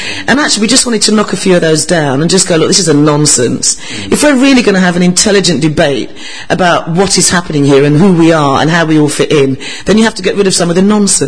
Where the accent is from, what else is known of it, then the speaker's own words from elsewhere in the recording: London, United Kingdom; I was born in London. I don't really know anywhere else. This is my home.